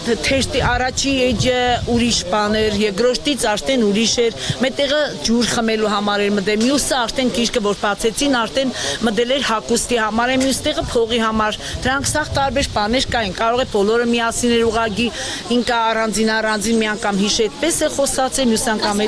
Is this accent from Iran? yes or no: no; Gyumri, Shirak, Armenia; Գյումրիի բնակիչ եմ, ի՞նչն է գյումրեցի եմ ես